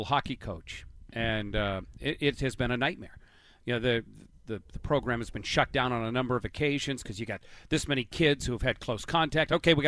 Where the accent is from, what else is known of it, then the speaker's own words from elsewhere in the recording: Maine, United States; I grew up in Maine, and, you know, baseball season was a little short up in Maine.